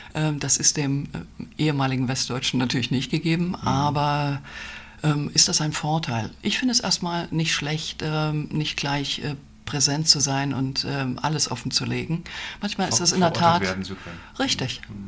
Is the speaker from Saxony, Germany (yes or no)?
yes; Chemnitz, Saxony, Germany; ich bin in Karl-Marx-Stadt groß geworden, geboren, groß geworden.